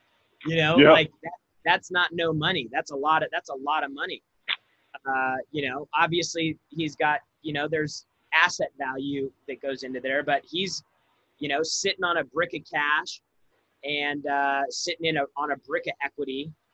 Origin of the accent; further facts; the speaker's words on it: San Diego, California, United States; now in Los Angeles, United States; I moved from San Diego to LA. Like, when you grow up in San Diego, LA is like the big city.